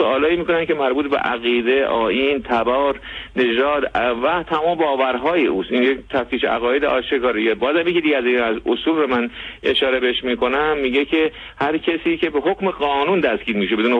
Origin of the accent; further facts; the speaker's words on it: Iran; طبیعتا منم به عنوان یک ایرانی طرفدار توسعه علمی هستم